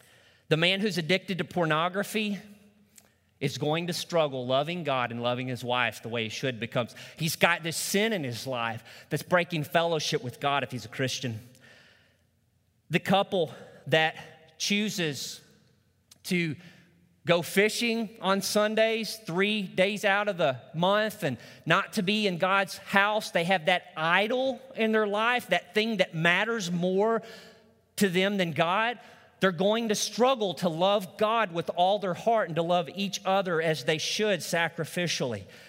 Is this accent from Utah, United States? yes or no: no; Arkansas, United States; Growing up in Arkansas, my brother and I had the St. Francis River back behind our house, and that gave us an opportunity to regularly hunt and fish.